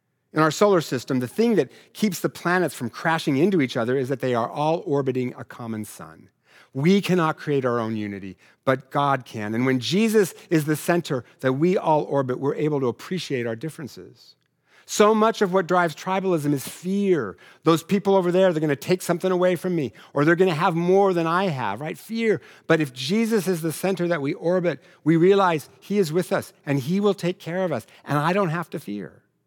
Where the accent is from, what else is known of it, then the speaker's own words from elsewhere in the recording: Richland, Washington, United States; Growing up in Eastern Washington, you know, my whole family listened to country music